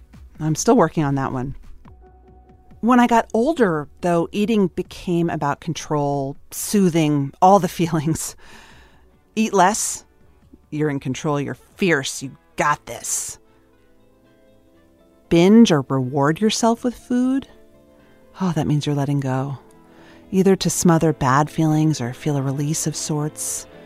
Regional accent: United States; I'm an American, cisgendered, white woman in her 40s.

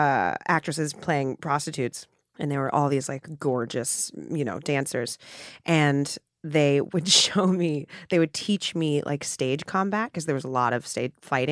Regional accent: New York City, New York, United States; I grew up in Hell's Kitchen in Midtown Manhattan. So I was literally immersed in it because I would walk out of my front door and, you know, I'd be in Times Square, basically.

